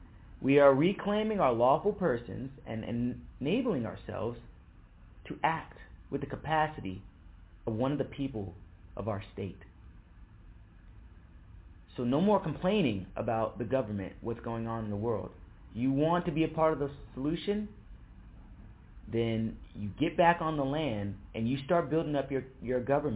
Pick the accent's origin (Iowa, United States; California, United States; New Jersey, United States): California, United States; born there; I was born in California. I'm a Californian.